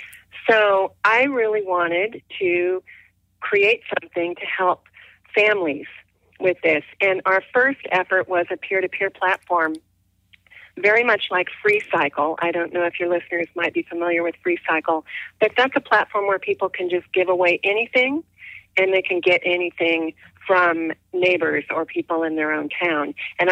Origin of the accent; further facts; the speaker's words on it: Oregon, United States; I learned that from my mother growing up in Oregon.